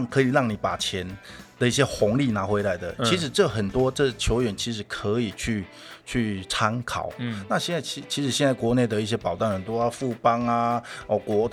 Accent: Taiwan; 过去我们台湾人都是买

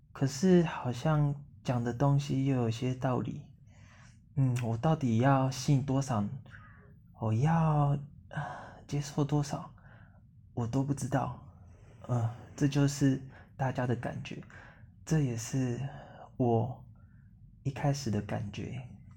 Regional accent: Tainan, Taiwan; born there; 我出生在台湾的台南，1995年6月15号，早上9点。我出生的家庭是基督教家庭

